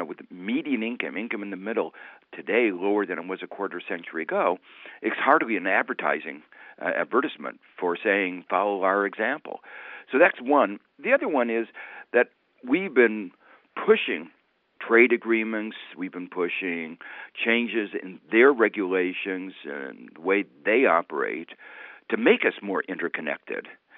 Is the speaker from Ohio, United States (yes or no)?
no; Gary, Indiana, United States; Even back in that period, what I call the Golden Age, when I was growing up in Gary, Indiana, you know, there was a lot of inequality.